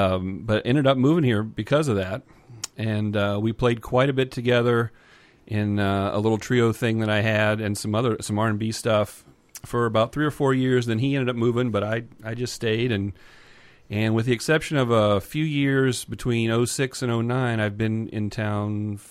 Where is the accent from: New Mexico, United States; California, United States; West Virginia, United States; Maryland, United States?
West Virginia, United States; Charleston; also born or lived in Toledo, Ohio; I grew up in Charleston, West Virginia. I wasn't born there. I was born in Toledo, Ohio, but mostly grew up in Charleston, graduated high school there, and then went back to Ohio for college after that.